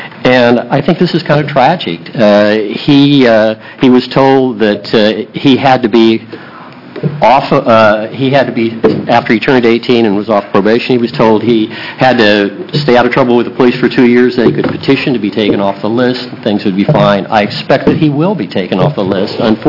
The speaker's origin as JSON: {"language": "English", "town": "Bend", "region": "Oregon", "country": "United States", "said": "I make my living as a consultant. I'm from Bend, Oregon"}